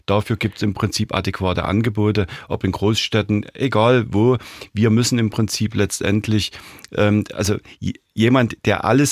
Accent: Großenhain, Saxony, Germany; Also Großenhain, es ist meine Heimatstadt und darauf bin ich auch stolz.

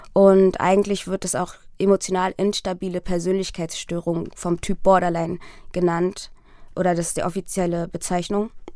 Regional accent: Berlin, Germany; also born or lived in Sudan; ich bin 37 Jahre alt, ich bin im Sudan geboren und in Berlin aufgewachsen.

